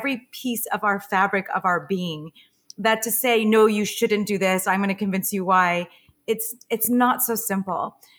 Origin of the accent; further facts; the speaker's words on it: Los Angeles, California, United States; I started even back before that when I grew up in Los Angeles and I was a dancer and an actress.